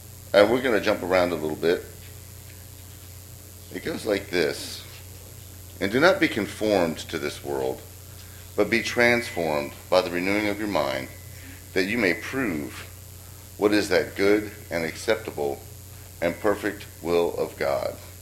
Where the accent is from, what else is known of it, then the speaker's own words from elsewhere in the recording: Delaware, United States; also born or lived in Oklahoma; So when I was five, we moved from Oklahoma to Delaware. My dad was transferred from Altus Air Force Base over to Dover Air Force Base, and when I got there, there's seven kids in our family.